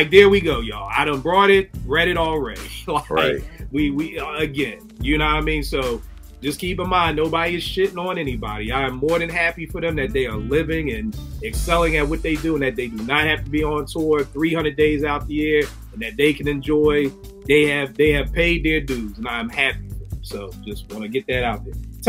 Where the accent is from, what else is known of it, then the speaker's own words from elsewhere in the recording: Philadelphia, Pennsylvania, United States; For people who know I'm from Philly, I know the root.